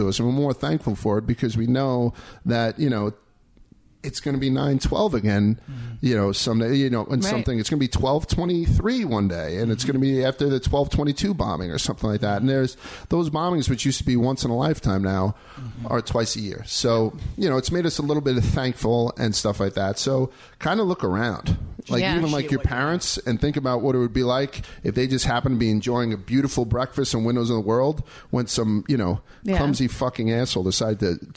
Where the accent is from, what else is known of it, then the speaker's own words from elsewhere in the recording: New York, United States; because I'm, you know, I'm a New Yorker.